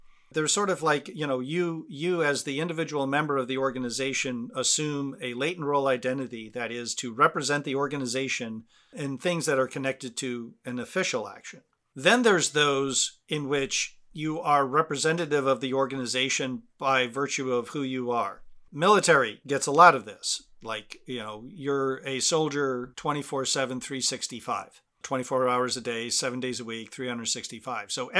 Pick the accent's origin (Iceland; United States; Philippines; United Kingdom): United States; Like, I'm an American traveling to other places and I'm seen as an American. I'm understood to be American.